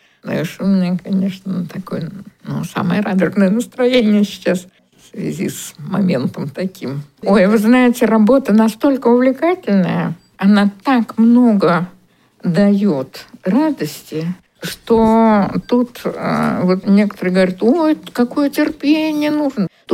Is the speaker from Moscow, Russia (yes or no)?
yes; Moscow, Russia; now in Veliky Novgorod, Russia; Я вообще москвичка, так сказать, и до Новгорода я все время и жила в Москве, и училась в Москве, Московский университет кончила